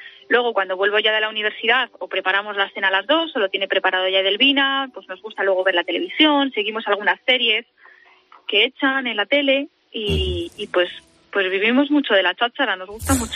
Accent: Guadalajara, Castilla-La Mancha, Spain; Yo soy de Guadalajara. Y evidentemente la universidad está en Madrid. El transporte público me queda 2 horas, 2 horas y media.

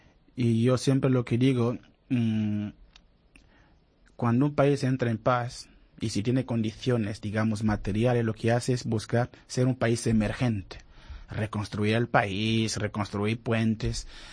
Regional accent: Angola; now in Spain; Soy de Angola, sí.

